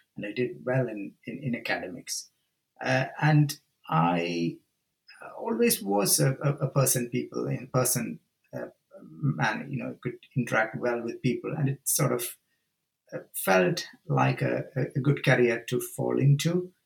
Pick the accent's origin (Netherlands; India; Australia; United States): India; moved away as an adult; now in United Kingdom; I was born and brought up in India, initial training in India, medical school in India, initial surgical training in India, and then came over to the UK.